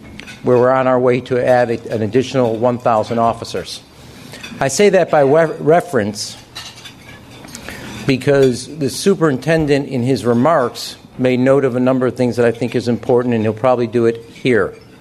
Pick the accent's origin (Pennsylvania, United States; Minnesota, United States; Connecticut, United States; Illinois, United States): Illinois, United States; Chicago; In the past, we all know this, if we're from Chicago, Englewood led the city, in shootings.